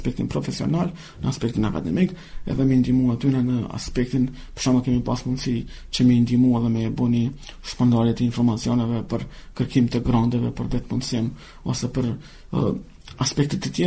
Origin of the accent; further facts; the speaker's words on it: Kosovo; Ne, si Kosovar, si pjesëtar të komuniteteve Roma, Ashkali dhe Gjipjan